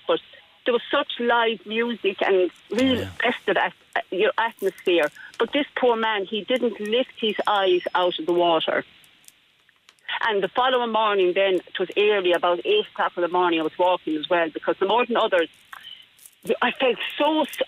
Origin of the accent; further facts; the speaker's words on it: Thurles, Munster, Ireland; I'm from Thurles. But I was in Dublin over the weekend as well.